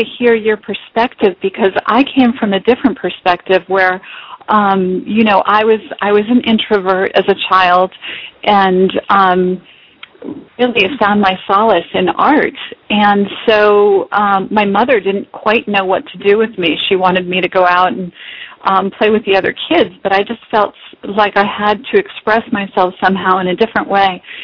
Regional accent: East Coast, United States; I grew up on the East Coast, and the winters are long there.

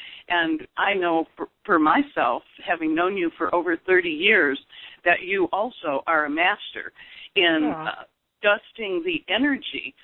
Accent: United States; I'm American and know no other languages

